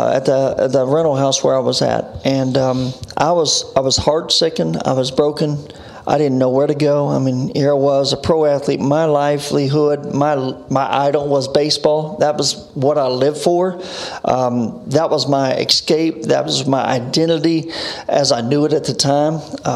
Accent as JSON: {"language": "English", "town": "Indianapolis", "region": "Indiana", "country": "United States", "tie": "born or raised there", "said": "Yeah, I grew up in an impoverished home. Mom and dad in a home, five sisters. I grew up in a very impoverished area."}